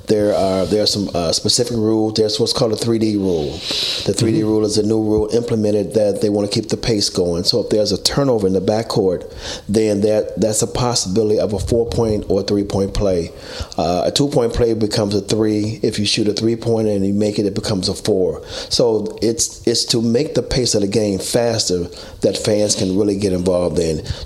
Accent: Chicago, Illinois, United States; Well, I played at a high level in Chicago. I'm from Chicago originally. I played high school ball, intramural ball

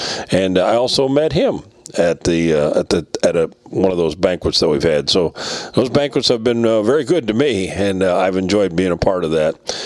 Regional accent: Lima, Ohio, United States; I grew up in Ohio, and I was close to the Fort Wayne Comets.

